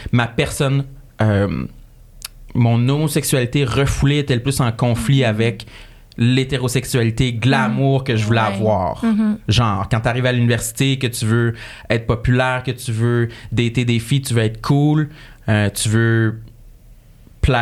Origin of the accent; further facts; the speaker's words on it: Quebec, Canada; Mais ça raconte ma première année universitaire quand j'ai quitté la Gaspésie pour me rendre à Québec où j'ai étudié les communications.